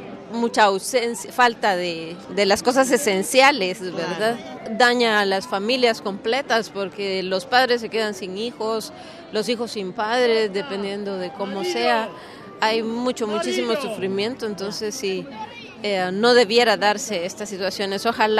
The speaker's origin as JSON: {"language": "Spanish", "country": "Guatemala", "said": "Venimos de Guatemala."}